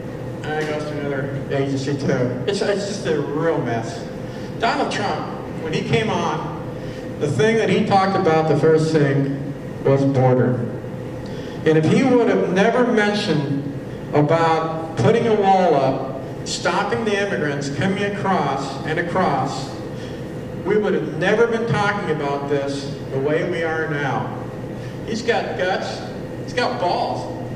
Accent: Illinois, United States; moved away as an adult; Over 40 years ago, I came to Iowa going to Wartburg College in Waverly, Iowa. I came from Illinois.

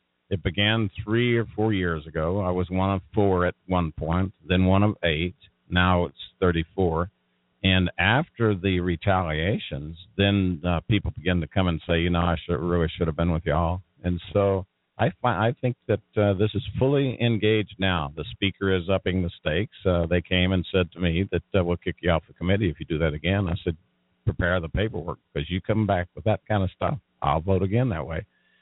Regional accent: New Mexico, United States; I work for the people back in New Mexico.

